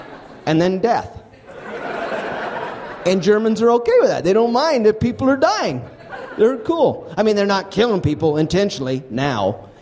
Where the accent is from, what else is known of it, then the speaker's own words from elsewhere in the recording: Utah, United States; no, this is because I am from Utah.